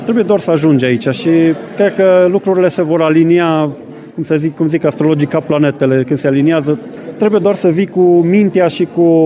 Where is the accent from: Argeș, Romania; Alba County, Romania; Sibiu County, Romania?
Sibiu County, Romania; now in Rudăria, Romania; pentru mine e ca a doua casă Rudăria și mă simt bine aici în Banat, chiar dacă sunt ardelean.